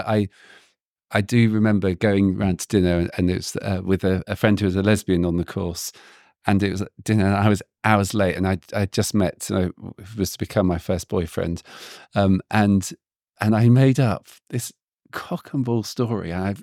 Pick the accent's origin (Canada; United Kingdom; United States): United Kingdom; South West England; And we grew up in Cornwall, very small village.